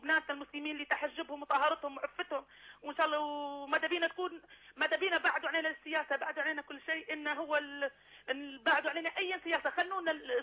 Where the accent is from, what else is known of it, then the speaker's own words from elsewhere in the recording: Libya; انتوا عارفيني من ليبيا